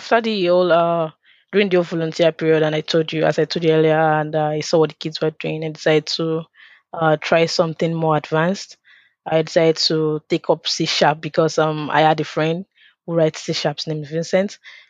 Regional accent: Anambra, Nigeria; I'm from Anambra State, so it was like giving back to my own community.

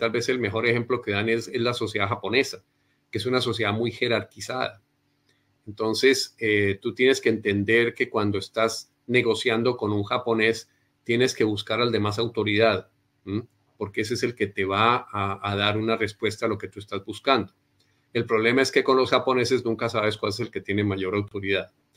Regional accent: Colombia; la forma como yo a veces me expreso muy a la colombiana resulta siendo ofensiva para un argentino

